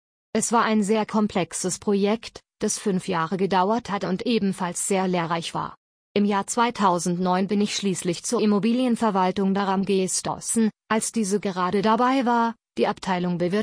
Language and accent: German; Vevey, Vaud, Switzerland; Ich bin ein Kind der Waadtländer Riviera. Ich bin 1971 in Vevey geboren, wo ich meine gesamte Schulzeit verbracht habe und wo ich immer noch wohne.